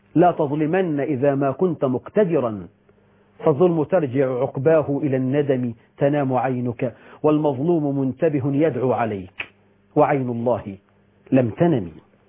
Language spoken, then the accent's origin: Arabic; Egypt; اللهم واجعل بلدنا مصر أمنا أمانا